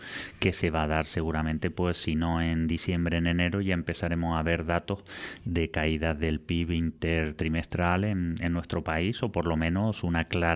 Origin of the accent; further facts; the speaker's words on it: Puerto de la Cruz, Canary Islands, Spain; Yo soy el Puerto de la Cruz, me crié aquí, he nacido aquí y trabajo gran parte de mi tiempo aquí